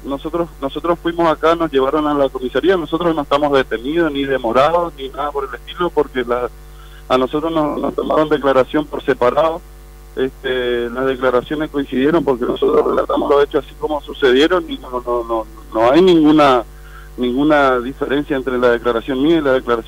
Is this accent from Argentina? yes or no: yes; Puerto Iguazú, Misiones, Argentina; No, en Iguazú, nosotros somos de Iguazú, no somos de Posadas.